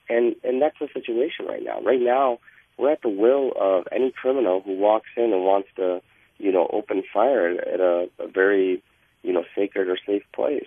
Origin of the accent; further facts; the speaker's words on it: India; born there; I was born in India, and I go back to India every, 2 years.